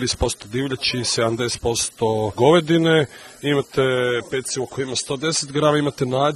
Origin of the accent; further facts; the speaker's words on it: Varaždin, Varaždin County, Croatia; Iz Varaždina originala